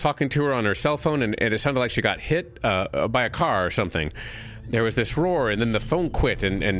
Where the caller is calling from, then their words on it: Minnesota, United States; I'm calling from northern Minnesota.